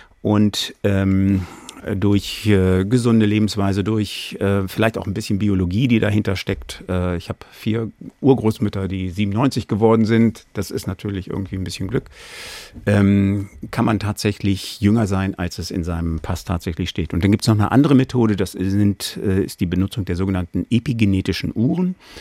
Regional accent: Cologne, North Rhine-Westphalia, Germany; ich komme ja aus Köln, das ist eine sehr lebhafte Stadt

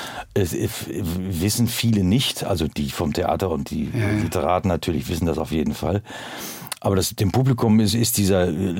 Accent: Unna, North Rhine-Westphalia, Germany; Ich komme aus Unna, der lebt in Dortmund.

